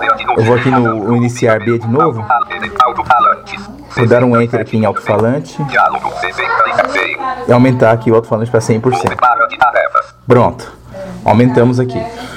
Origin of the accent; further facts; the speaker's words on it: Divinópolis, Minas Gerais, Brazil; sou de Divinópolis, Minas Gerais, Brasil.